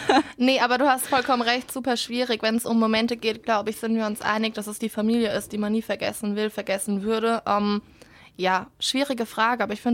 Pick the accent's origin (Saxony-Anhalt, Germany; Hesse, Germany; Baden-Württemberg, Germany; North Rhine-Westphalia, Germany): Baden-Württemberg, Germany; ich komme eigentlich aus der Nähe von Baden-Baden. Das heißt, ich bin da in einem kleinen Dorf aufgewachsen mit 400 Einwohnern, 5 Straßen und einer Bushaltestelle.